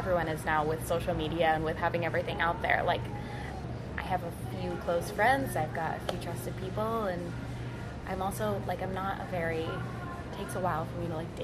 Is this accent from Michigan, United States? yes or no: no; Anaheim, California, United States; I am. So. I'm from Anaheim.